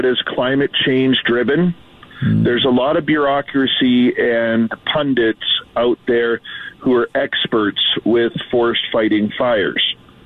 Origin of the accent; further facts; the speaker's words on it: Canada; And I apologize, being Canadian, for all the forest fire smoke you guys are getting